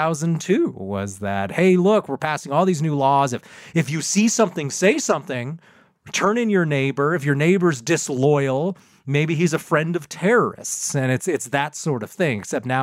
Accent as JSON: {"language": "English", "country": "United States", "tie": "born there", "said": "And I was born in America."}